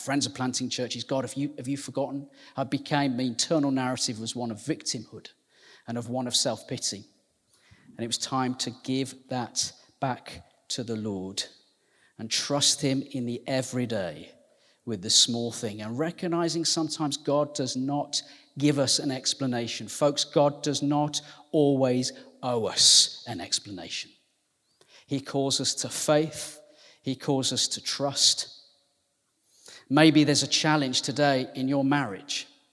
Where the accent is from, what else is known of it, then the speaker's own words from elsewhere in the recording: Walsall, West Midlands, United Kingdom; I'm from the West Midlands. I'm from a place called Warsaw, which is just north of, it's near Birmingham.